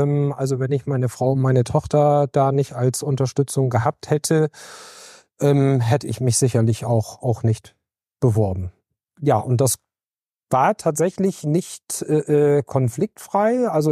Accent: Beverstedt, Lower Saxony, Germany; Also ich bin in Beverstedt aufgewachsen und groß geworden

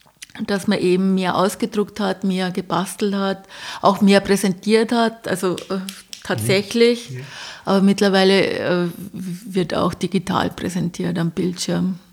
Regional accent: Bavaria, Germany; ich komme aus Bayern, also bei uns hat es die sogenannte Kollegstufe gegeben

